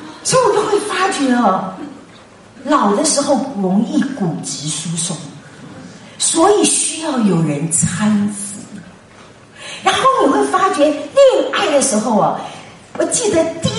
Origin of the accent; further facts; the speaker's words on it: Shandong, China; now in United States; 我是山东人，讲究男女授受不亲